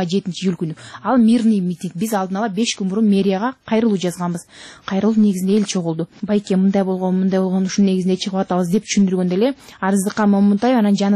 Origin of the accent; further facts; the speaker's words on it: Talas Region, Kyrgyzstan; Таластан келдим.